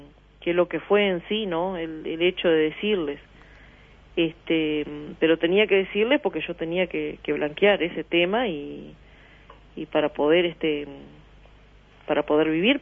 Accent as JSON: {"language": "Spanish", "region": "Salto", "country": "Uruguay", "tie": "born or raised there", "moved": "yes", "lives_now": "Artigas, Uruguay", "said": "No, yo soy de Salto, nacida y criada, hace 20 años que estoy radicada acá."}